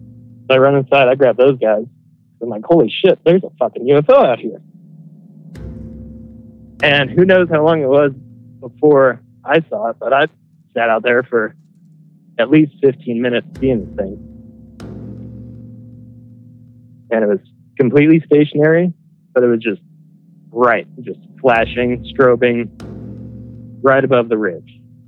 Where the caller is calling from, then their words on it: Denver, Colorado, United States; from Denver, Colorado.